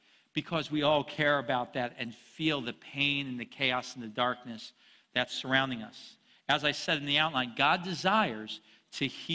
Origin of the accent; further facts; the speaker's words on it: United States; Now, because we're American Christians, we tend to think very individualistic.